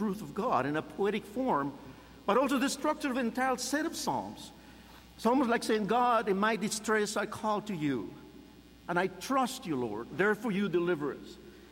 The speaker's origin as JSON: {"language": "English", "country": "Peru", "moved": "yes", "lives_now": "United States", "said": "I'm originally from Peru, South America. I lived in the United States more than half of my life"}